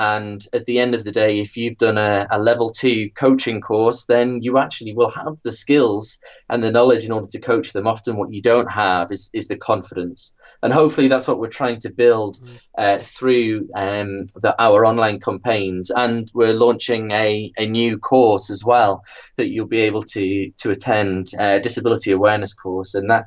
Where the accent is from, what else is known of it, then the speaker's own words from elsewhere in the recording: North East England, United Kingdom; As a boy growing up in Northumberland, we didn't play netball.